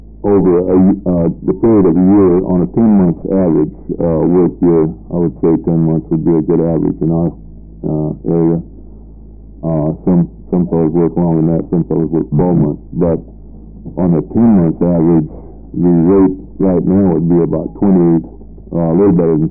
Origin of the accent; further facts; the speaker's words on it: Klamath Falls, Oregon, United States; I'm also from Klamath Falls